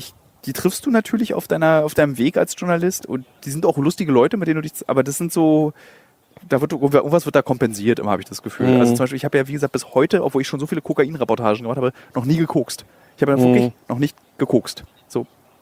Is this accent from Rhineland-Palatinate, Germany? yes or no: no; Berlin, Germany; also als Berliner bekommst du nicht nur mit Koks in Berührung, sondern mit Brandenburgern, die den Junggesellenabschied in Berlin machen.